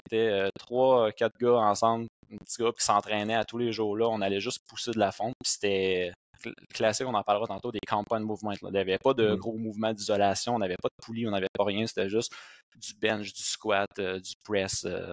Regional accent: Thetford Mines, Quebec, Canada; Je viens de Thetford, de la métropole de la Beauce.

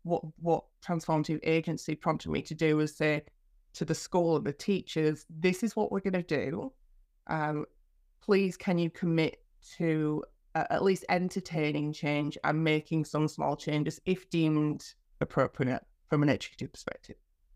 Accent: Malham, Yorkshire and the Humber, United Kingdom; I was born in Yorkshire, born and raised. It's just a beautiful place. So I'll say Malham in particular.

